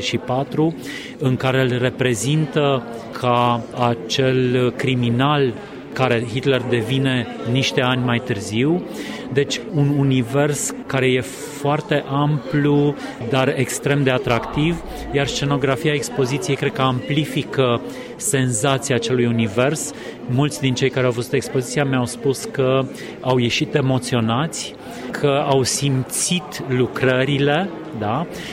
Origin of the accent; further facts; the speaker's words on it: Timișoara, Timiș County, Romania; sunt foarte mândru că sunt timișorean